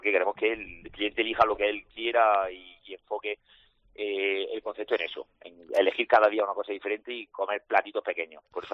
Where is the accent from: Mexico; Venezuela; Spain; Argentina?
Spain; Jaén, Andalusia; Yo que soy de Jaén y no tenía muy, muy bien ubicada esa palabra